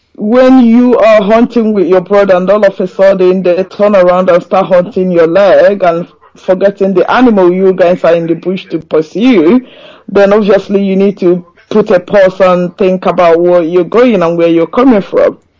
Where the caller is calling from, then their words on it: Nottingham, East Midlands, United Kingdom; I'm calling from Nottingham, England.